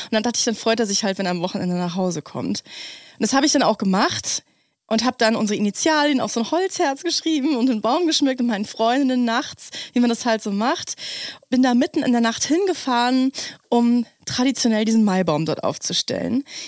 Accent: North Rhine-Westphalia, Germany; vor allem so in meiner Jugend im Kölner Umland.

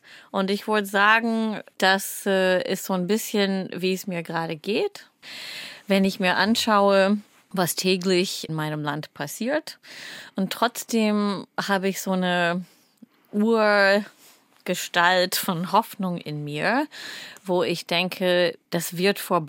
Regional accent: Minnesota, United States; German is a second language; now in Hamburg, Germany; Ich komme ursprünglich aus Minnesota. Ich habe in Highschool Deutsch gelernt.

